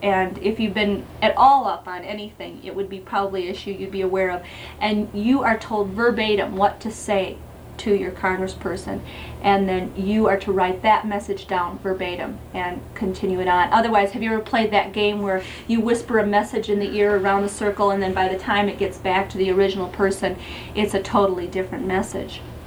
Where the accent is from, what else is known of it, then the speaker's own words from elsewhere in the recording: Sioux Falls, South Dakota, United States; If I didn't say it, I'm from Sioux Falls, South Dakota.